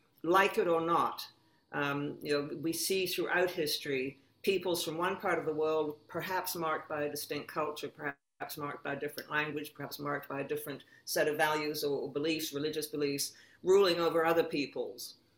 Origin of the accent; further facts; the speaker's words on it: Canada; and that's as a Canadian